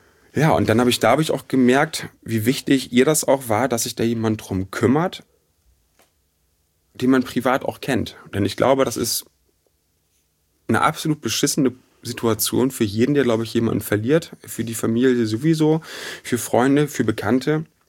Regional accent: Bad Zwischenahn, Lower Saxony, Germany; Das war aus Bad Zwischenahn. Das ist in der Nähe von Oldenburg. Das nächste wiederum ist Bremen, also so ein bisschen oben an die Nordseeküste, so Richtung Jadebusen da oben so ungefähr.

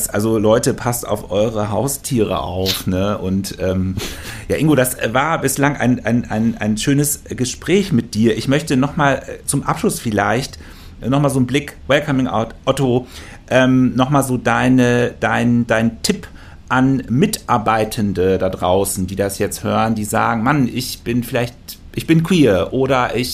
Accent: North Rhine-Westphalia, Germany; Das heißt, es strahlt auch in meine Heimat ins Sauerland rein.

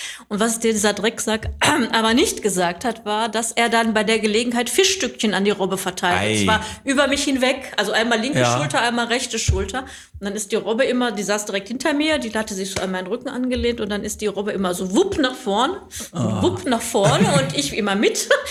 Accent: Recklinghausen, North Rhine-Westphalia, Germany; born there; now in Bottrop, Germany; Ich bin Polbürgerin, ich bin aus Recklinghausen gebürtig. Ich musste nur mal zwischendurch ein paar Jahre wegziehen, weil meine Eltern das so wollten. Mhm. Und bin dann aber auch direkt zum Studium wieder nach Recklinghausen zurück.

